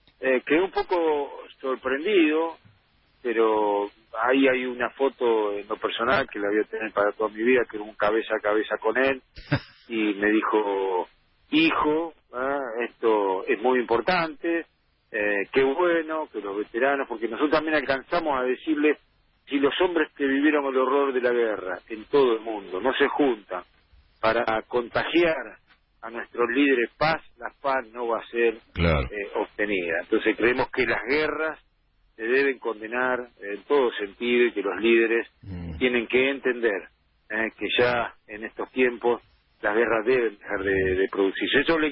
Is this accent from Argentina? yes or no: yes; Luján, Buenos Aires Province, Argentina; yo soy de Luján, conozco algo del tema